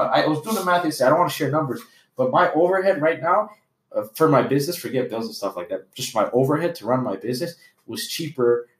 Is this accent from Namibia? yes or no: no; Canada; And the reason why I say we say USD is we're Canadian and that conversion hurts.